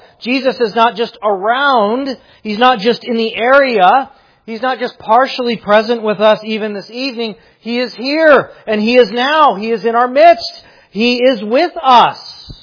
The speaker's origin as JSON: {"language": "English", "town": "Phoenix", "region": "Arizona", "country": "United States", "tie": "born or raised there", "said": "I am born and raised in Phoenix and a lifelong Phoenix Suns fan."}